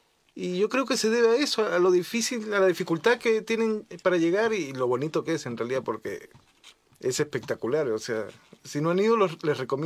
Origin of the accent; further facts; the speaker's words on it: Lima, Peru; Yo soy limeño, sí.